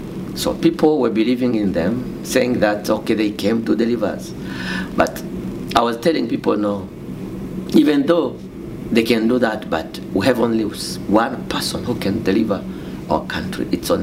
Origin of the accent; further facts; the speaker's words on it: DR Congo; English is a second language; moved away as an adult; also born or lived in Kenya; So I'm a Congolese. I came from Congo. Since 2001, I went to Kenya.